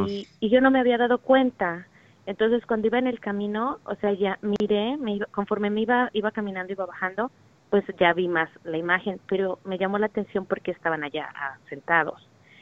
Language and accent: Spanish; Sacramento, California, United States; Sí, soy de Sacramento.